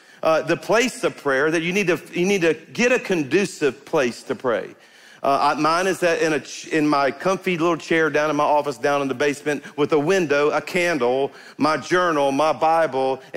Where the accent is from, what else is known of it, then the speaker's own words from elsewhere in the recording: Louisiana, United States; Anyway, I'm a Cajun.